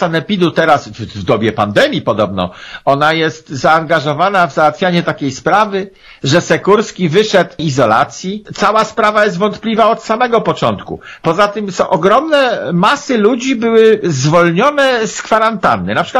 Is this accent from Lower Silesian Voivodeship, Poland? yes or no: no; Pomeranian Voivodeship, Poland; Pan z Pomorza, ja z Pomorza.